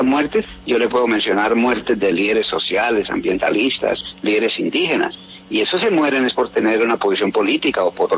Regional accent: Colombia; Todos somos colombianos.

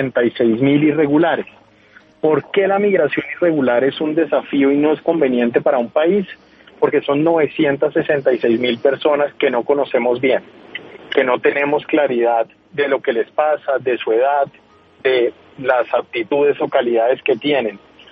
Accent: Colombia; tanto para esos migrantes como para nosotros como colombianos.

